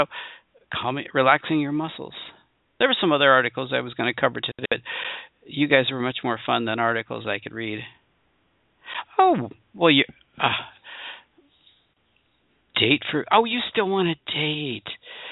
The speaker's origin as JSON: {"language": "English", "region": "Michigan", "country": "United States", "said": "I'm from Michigan originally."}